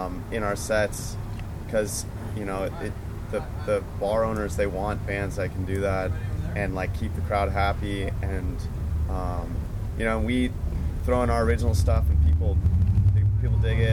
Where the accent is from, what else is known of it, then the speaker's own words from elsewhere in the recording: Marin, California, United States; Yeah, and I'm actually from Marin.